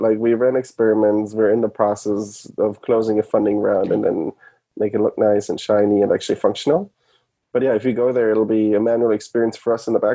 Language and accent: English; Germany; now in United States; Granted, I came from Germany, so I needed to figure out a way how to come over here